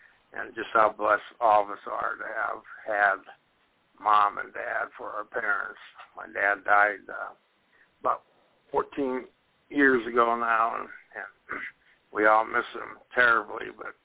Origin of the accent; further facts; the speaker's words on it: Grand Island, Nebraska, United States; also born or lived in Columbus, Nebraska; I grew up in Grand Island, Nebraska, and before that, Columbus, Nebraska, but Grand Island mostly.